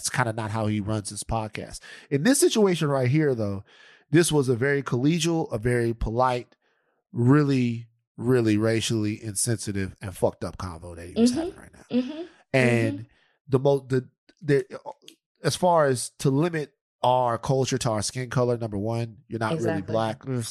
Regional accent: Louisiana, United States; I'm from Louisiana. I'm not. I came from here and I moved here. I'm not going to live in the cold, man.

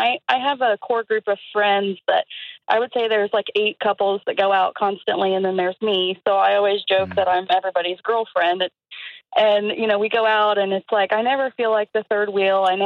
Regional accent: Columbus, Ohio, United States; Columbus. I still live where I grew up, in the same town.

